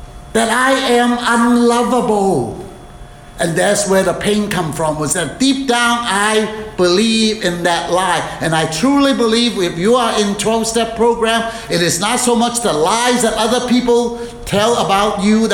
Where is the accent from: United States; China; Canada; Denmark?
China; because I'm from China, in China, we use a lot of rice. We eat a lot of rice.